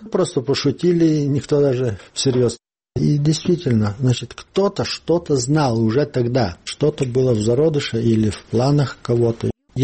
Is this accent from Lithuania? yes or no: yes; Lithuania; Незнакомый, кивнул ему, сказал, что я из Литвы.